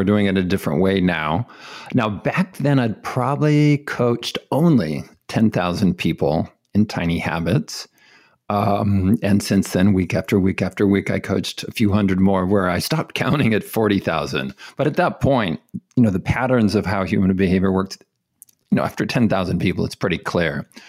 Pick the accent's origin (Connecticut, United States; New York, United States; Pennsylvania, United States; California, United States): California, United States; born or raised there